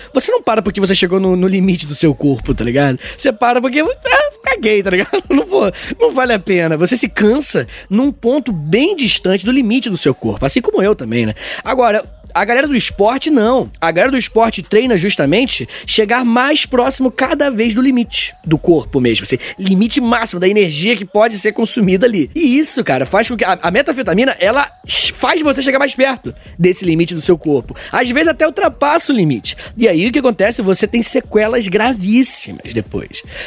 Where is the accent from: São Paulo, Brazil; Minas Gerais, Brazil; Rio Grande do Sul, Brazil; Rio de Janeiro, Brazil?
Rio de Janeiro, Brazil; E olha que eu sou do Rio de Janeiro.